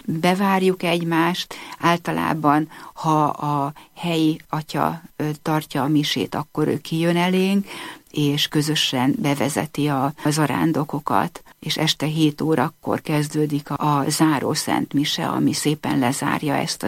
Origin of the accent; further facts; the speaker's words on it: Hungary; mivel mi magyarok vagyunk, mindig elénekeljük a himnuszt